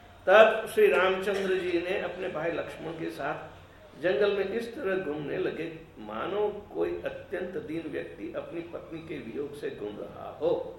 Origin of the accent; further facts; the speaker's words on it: Gujarat, India; हम गुजरात में बड़े हुए हैं, जानते हैं बहुत सारा, हमने गुजराती की भाषा के अंतर्गत रहकर भी बहुत सारे साधु महात्माओं के वचन सुने